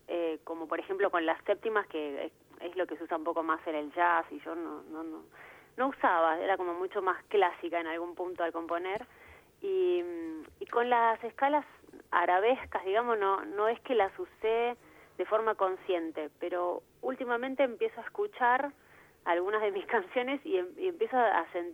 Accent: Argentina; Sí, recontra argentina.

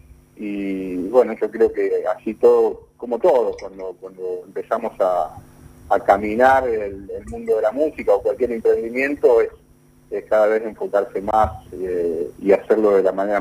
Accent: Rosario, Santa Fe, Argentina; yo soy rosarino

